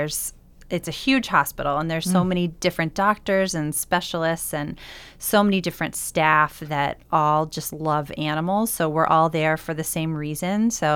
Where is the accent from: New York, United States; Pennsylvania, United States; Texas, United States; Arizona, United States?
Texas, United States; Well, I'm from Texas, but I really love the Northeast, so I'm happy to be up here.